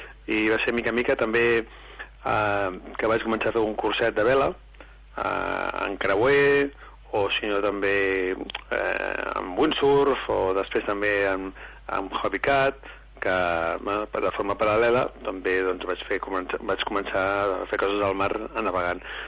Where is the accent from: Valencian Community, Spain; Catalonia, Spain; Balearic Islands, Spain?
Catalonia, Spain; Barcelona; Com que soc de Barcelona, doncs algunes vegades ja doncs hi anava al mar